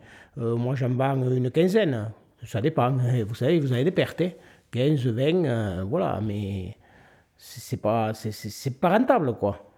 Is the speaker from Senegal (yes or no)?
no; Aston, Occitanie, France; born there; je suis né à Aston il y a 68 ans.